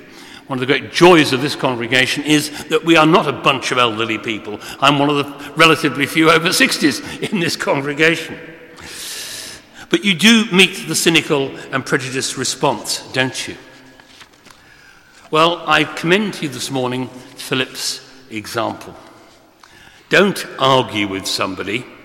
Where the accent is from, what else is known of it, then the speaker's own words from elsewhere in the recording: Coventry, West Midlands, United Kingdom; I come from Coventry in the West Midlands and I've had many rude jokes made about where I come from.